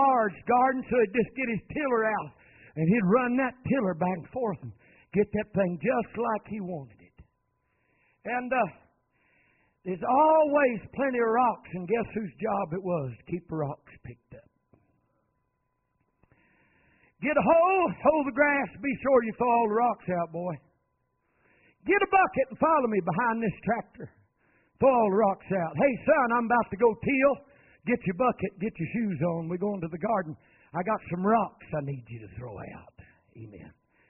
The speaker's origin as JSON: {"language": "English", "region": "North Carolina", "country": "United States", "said": "Now, I'm from Randolph County, North Carolina, and it's probably like this land up here in the hills of Virginia. The county I'm from, we've got red clay"}